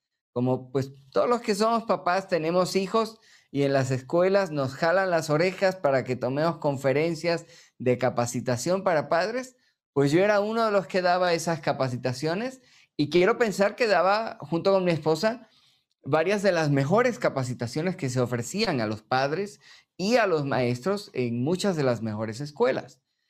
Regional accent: Puerto Rico; moved away as an adult; also born or lived in United States; now in Mexico; yo tengo 49 años, soy puertorriqueño, nací en Estados Unidos, me crié en la isla de Puerto Rico, pero llevo 25 años en México

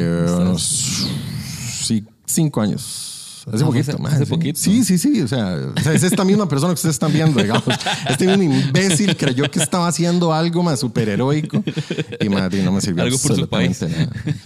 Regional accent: Heredia, Costa Rica; Yo soy de Heredia. Entonces, la gente de Heredia tal vez van a recordar más el nombre que voy a decir más adelante.

